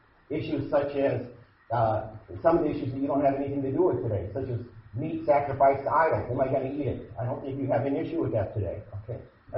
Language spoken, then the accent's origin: English; Urbandale, Iowa, United States; also born or lived in Boston; I went to Boston, Massachusetts. I'm from Urbandale, Iowa.